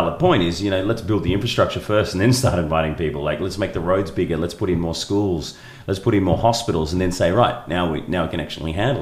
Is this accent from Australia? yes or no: yes; Australia; As long as we don't cancel it. I still want to celebrate being Australian.